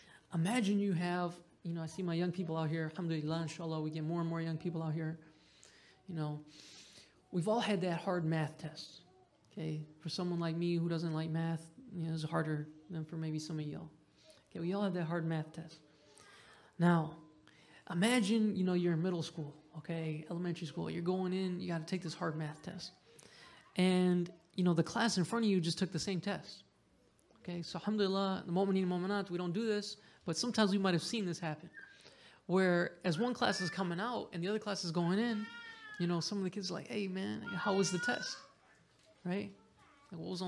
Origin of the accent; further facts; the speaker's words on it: Detroit, Michigan, United States; now in Los Angeles, United States; And I'm in Los Angeles, and I'm from Detroit, so I can use this example.